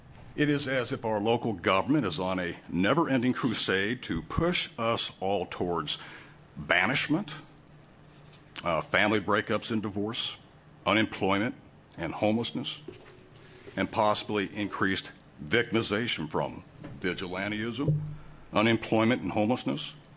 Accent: Oregon, United States; I've also been a political activist working around the country, but mostly here in Oregon. This is my home state

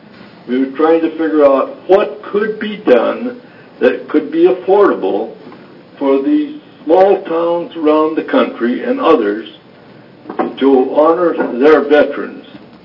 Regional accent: Minnesota, United States; My wife came from New York State, and I came from Minnesota.

